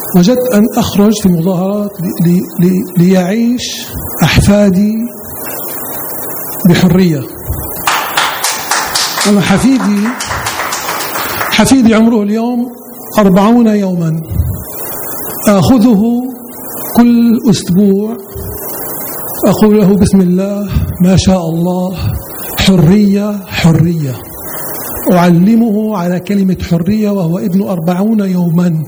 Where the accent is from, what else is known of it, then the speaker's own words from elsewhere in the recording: Damascus, Damascus Governorate, Syria; أنا من دمشق. في دمشق لم يكن هناك إطلاق رصاص مطلقا